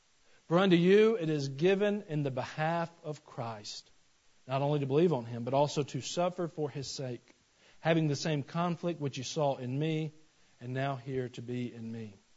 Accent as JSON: {"language": "English", "region": "Georgia", "country": "United States", "lives_now": "Tennessee, United States", "said": "stop saying I'm from Georgia because I'm from Tennessee now."}